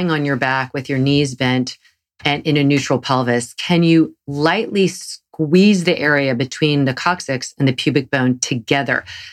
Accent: Southern United States, United States; accent: Southern; And I realized because of my Southern accent, many people actually thought it like was Mary the name.

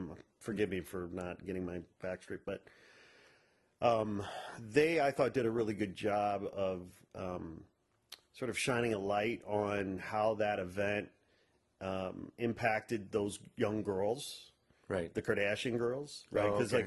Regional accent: Chicago, Illinois, United States; And I grew up in and around Chicago, so I'm very familiar

